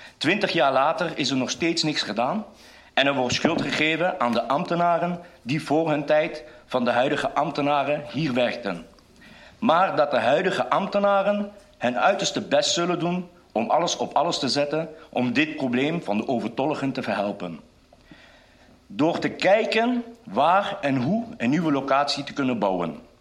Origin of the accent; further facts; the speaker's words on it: Asten, North Brabant, Netherlands; ik ben zelf een Sinti. Ik ben geboren en getogen in Asten en blij dat ik deel mag uitmaken van het mooiste dorp van Nederland.